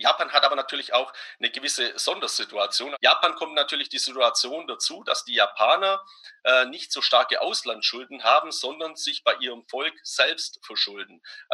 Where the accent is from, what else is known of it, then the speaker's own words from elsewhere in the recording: Baden-Württemberg, Germany; born there; Aber ich bin ja ein gebürtiger Schwabe